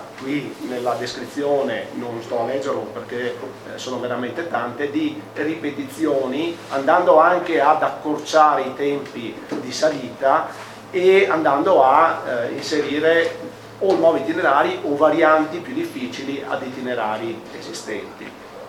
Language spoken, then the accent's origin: Italian; Padua, Veneto, Italy; Io sono padovano e come tanti ragazzi di pianura si stanno avvicinando all'attività di guida alpina o di accompagnatore di montagna